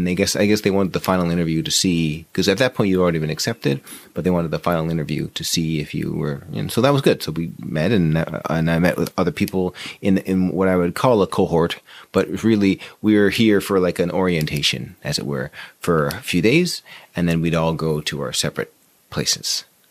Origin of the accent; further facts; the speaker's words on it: Canada; also born or lived in Jamaica; I was born in Jamaica. My mom's Jamaican. So we came to Canada when I was about one